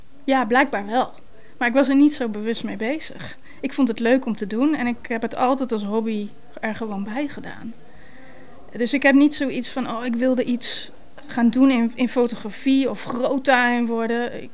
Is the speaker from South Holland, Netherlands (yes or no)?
no; Groningen, Netherlands; born there; Ik ben geboren in Groningen.